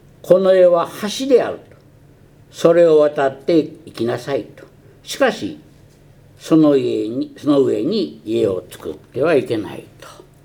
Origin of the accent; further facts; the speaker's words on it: China; now in Japan; 私は出生地は中国なんです。中国で生まれた人間として考えますと、そこで生まれ育って